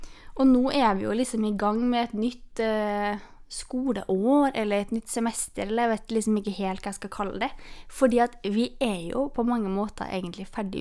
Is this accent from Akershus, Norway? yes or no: no; Trondheim, Trøndelag, Norway; Ellers så var jeg hjemme I Trondheim, 2 turer faktisk.